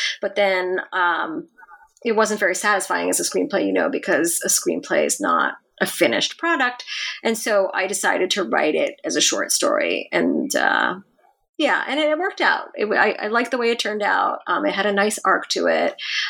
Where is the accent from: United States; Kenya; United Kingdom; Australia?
United States; Buffalo, New York; also born or lived in Hong Kong / California; Well, I was born in Buffalo, New York, and I spent most of my childhood there, although I did live 3 years in Hong Kong during my middle school years. And I went to college out in California.